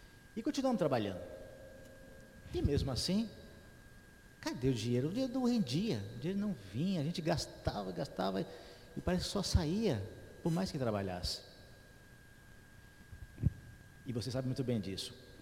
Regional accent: Paraíba, Brazil; born there; now in São Paulo, Brazil; eu sou nascido no Nordeste, na Paraíba, vim para São Paulo com meus pais

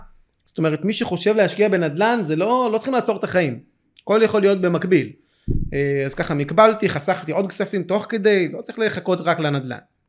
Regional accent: Kiryat Malakhi, Southern District, Israel; קריית מלאכי, קודם כל, אני משם במקור, מהעיר הזאת.

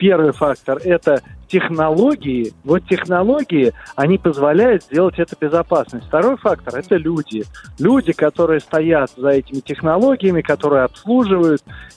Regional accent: Moscow, Russia; Видите, мы с вами, москвичи, дрессированные.

